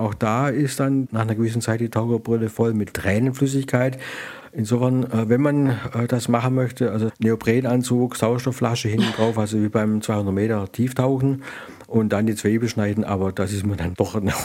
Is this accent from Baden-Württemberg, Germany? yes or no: yes; Baden-Württemberg, Germany; Und im Schwäbischen, wo ich aufgewachsen bin, da hat er noch weniger Alkohol.